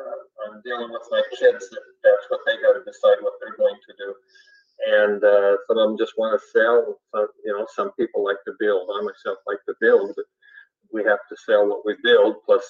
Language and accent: English; Montana, United States; In Montana, when we were raised in Montana, we heard that our windows would all frost up.